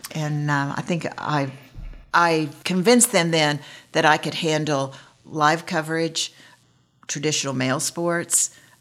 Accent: Oklahoma, United States; I'm from Oklahoma.

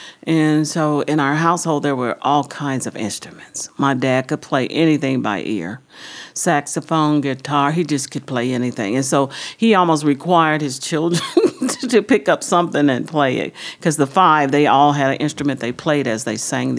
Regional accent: Enid, Oklahoma, United States; born there; I was born in Enid, Oklahoma. I almost said Enid, America, because I always say that, but Enid, Oklahoma.

